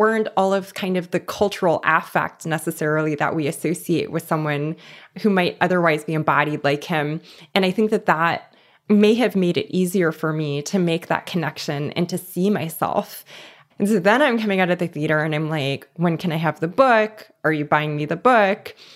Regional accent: Los Angeles, California, United States; I grew up in East Los Angeles, and we actually had to drive all the way to the West Side.

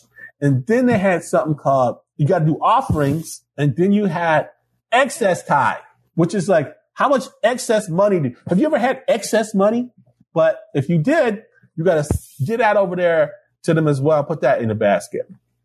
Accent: Marlette, Michigan, United States; also born or lived in Detroit; But I was born in Detroit. I lived there until I was five until we moved to the thumb of Michigan.

